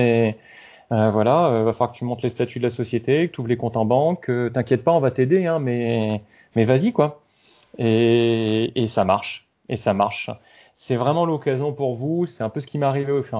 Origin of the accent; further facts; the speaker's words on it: Réunion, France; moved away as an adult; en tant que Domiens, j'ai grandi à La Réunion, un parcours classique. Bon, moi, je suis parti après le bac parce qu'à l'époque, à La Réunion, il n'y avait pas énormément d'études supérieures, donc on partait tous après le bac pour aller faire nos études en métropole.